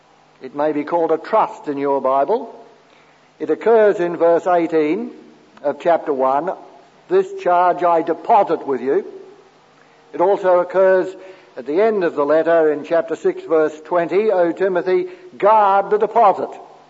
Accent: Adelaide, South Australia, Australia; We come from Adelaide, which is the centre of Australia.

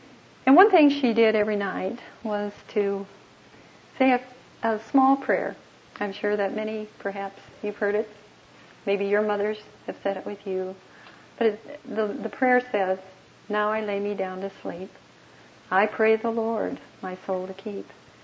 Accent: Council Bluffs, Iowa, United States; And by the way, we're both from Iowa. We came from the small town, or he came from the small town in Iowa to Council Bluffs, which is my hometown.

